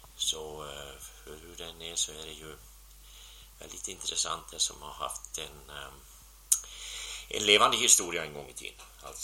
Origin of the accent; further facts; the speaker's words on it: Vikmanshyttebruk, Dalarna County, Sweden; born there; also born or lived in Uppland / Östergötland; now in Värmland, Sweden; Jag är född i Vikmanshyttebruk i södra Dalarna. Fast jag har ju varit bosatt i Uppland och Östergötland och på ända sedan 32 har jag väl inte bott hemma.